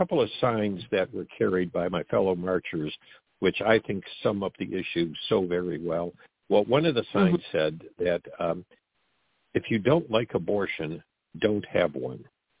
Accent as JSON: {"language": "English", "region": "Michigan", "country": "United States", "tie": "born or raised there", "said": "the precincts where I grew up in Southern Macomb County."}